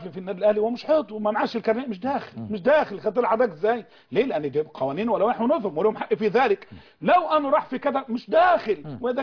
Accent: Egypt

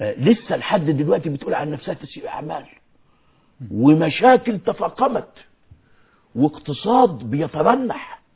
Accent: Egypt

